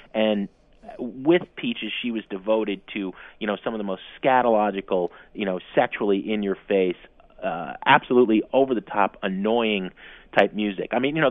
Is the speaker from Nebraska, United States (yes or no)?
no; Jersey City, New Jersey, United States; also born or lived in Hoboken; now in Chicago, United States; Out here, you know, I grew up in Jersey City and Hoboken, right? And out here, I'm always getting these polite Midwesterners who are saying, you're so East Coast